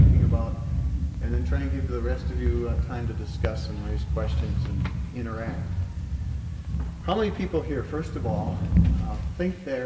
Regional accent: Cambridge, Minnesota, United States; I'm from Cambridge, Minnesota, and I'm a recovering Lutheran minister.

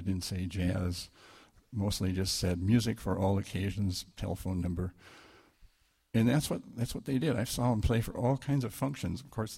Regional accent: Minnesota, United States; I'm a Lutheran like you guys, and it was a real collision because I come from Minnesota

